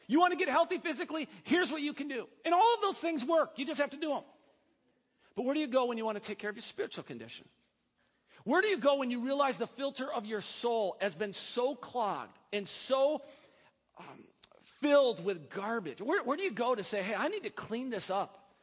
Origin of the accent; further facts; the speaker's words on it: Wisconsin, United States; Why? Because I grew up in Wisconsin.